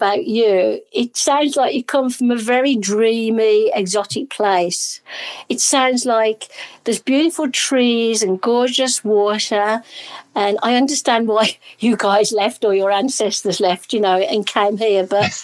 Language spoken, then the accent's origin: English; England, United Kingdom; It's because I'm from England, you say.